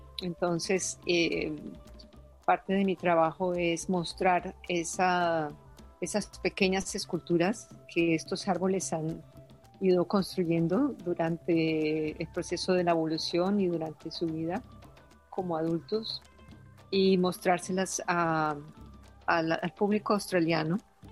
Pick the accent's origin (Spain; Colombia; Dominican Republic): Colombia; moved away; Yo soy inmigrante, yo soy de Colombia y vivo aquí